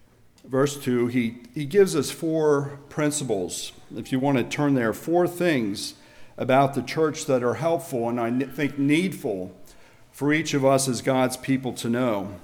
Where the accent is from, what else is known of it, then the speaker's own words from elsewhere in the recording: Lancaster County, Pennsylvania, United States; now in Maine, United States; I know when we moved to Maine from Lancaster County, Pennsylvania, it was then that we only realized how valuable our Christian heritage was.